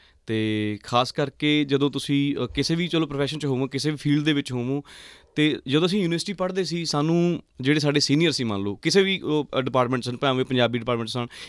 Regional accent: Talwandi Malik, Punjab, India; ਮੇਰਾ ਪਿਛੋਕੜ ਹੈਗਾ ਜੀ ਡਿਸਟ੍ਰਿਕਟ ਪਟਿਆਲਾ ਤਹਿਸੀਲ ਸਮਾਣਾ ਅਤੇ ਪਿੰਡ ਤਲਵੰਡੀ ਮਲਿਕ ਸੋ ਸਕੂਲਿੰਗ ਪਿੰਡ ਦੇ ਸਕੂਲ ਤੋਂ ਹੋਈ

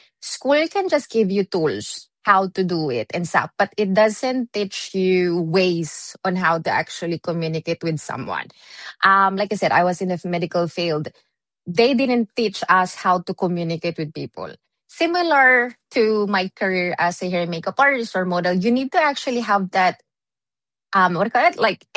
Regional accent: Melbourne, Victoria, Australia; I'm from Melbourne. It's such a really small community in general

